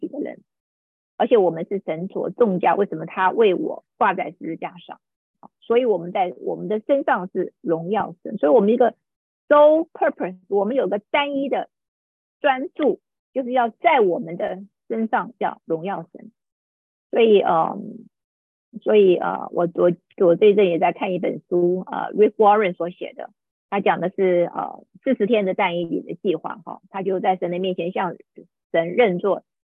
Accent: China; 就好像我们中国人取名字一样，都很有意义的。

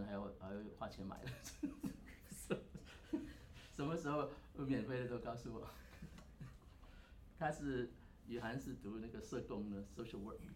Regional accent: China; 但是人文呢，常常我们是中国人比较忽略的

